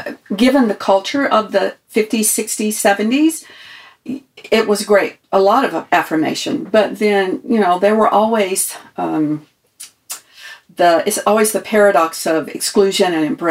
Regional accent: South Carolina, United States; Yeah, I grew up in South Carolina, and I am fourth generational Pentecostal believer.

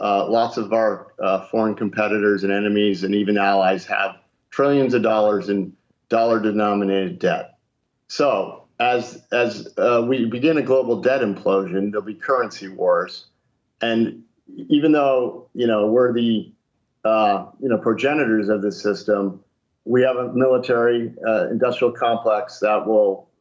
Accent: United States; you know, as an American, you don't want the dollar to implode

